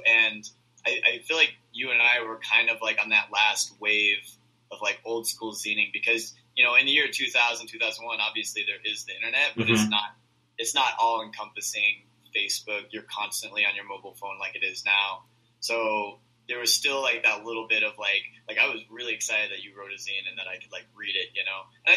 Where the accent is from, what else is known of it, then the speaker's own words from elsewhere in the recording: Iowa, United States; now in Chicago, United States; Yeah, I grew up in Iowa, and I had just kind of gotten into zines. And when I was in Iowa, I had to like write letters and people would mail them to me. And when I moved to Chicago